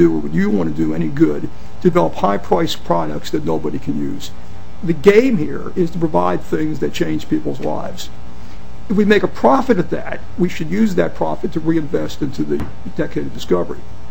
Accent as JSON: {"language": "English", "region": "Florida", "country": "United States", "tie": "born or raised there", "lives_now": "Minnesota, United States", "said": "Yeah, I'm not from here. I'm from Florida. I grew up in Florida, East Coast."}